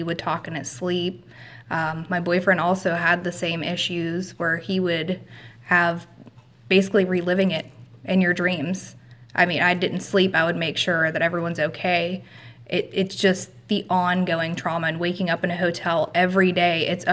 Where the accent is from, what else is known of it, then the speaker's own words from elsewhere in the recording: Darlington, Pennsylvania, United States; I grew up in Darlington, Pennsylvania, and that is right on the line of East Palestine.